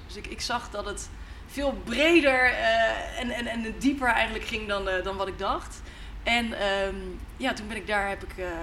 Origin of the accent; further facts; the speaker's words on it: Breda, North Brabant, Netherlands; moved away as an adult; now in Amsterdam, Netherlands; ik kom oorspronkelijk uit Breda, de parel van het zuiden. En uiteindelijk naar Amsterdam verhuisd voor mijn studie.